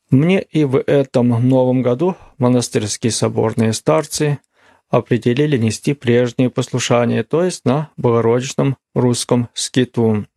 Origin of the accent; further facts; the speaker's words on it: Russia; чувствуешь себя как бы в российской деревне, как у себя на родине